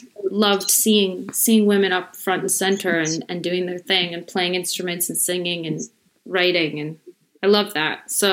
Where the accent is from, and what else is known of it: Chicago, Illinois, United States; born or raised there; moved away as an adult; also born or lived in London; now in Scotland, United Kingdom